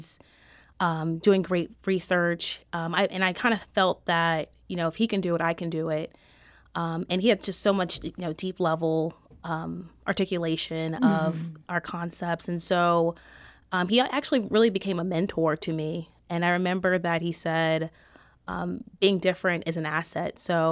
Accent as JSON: {"language": "English", "town": "New Orleans", "region": "Louisiana", "country": "United States", "said": "So I'm originally from New Orleans. I come from a very large family, and I was fortunate to attend a private school growing up."}